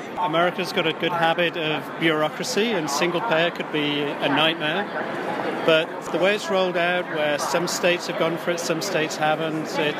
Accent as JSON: {"language": "English", "region": "England", "country": "United Kingdom", "moved": "yes", "lives_now": "New York, United States", "said": "Yes, I'm English."}